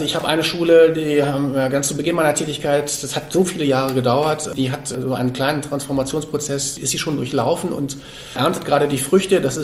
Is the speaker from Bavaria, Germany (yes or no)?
no; Hamburg, Germany; also ich bin ja aus Hamburg